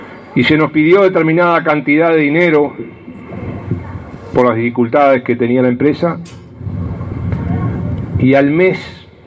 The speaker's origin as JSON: {"language": "Spanish", "country": "Uruguay", "said": "tenemos que enorgullecernos como uruguayos"}